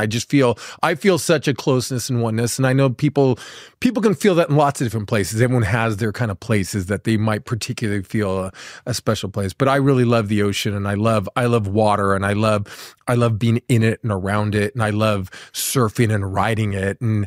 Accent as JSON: {"language": "English", "town": "Malibu", "region": "California", "country": "United States", "said": "And I grew up surfing. I'm from Malibu."}